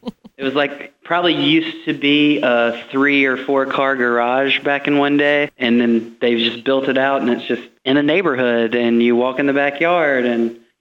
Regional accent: Dothan, Alabama, United States; I'm from a small town in South Alabama called Dothan.

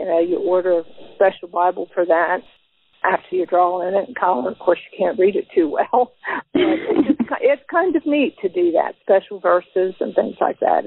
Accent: Newport, United States; I was born in Marietta, and I have lived in Newport just about all my life.

